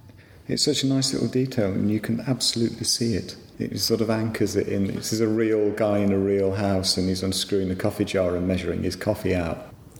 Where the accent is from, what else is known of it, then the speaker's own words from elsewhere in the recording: West Midlands, United Kingdom; I grew up in the West Midlands, which is a long way from the sea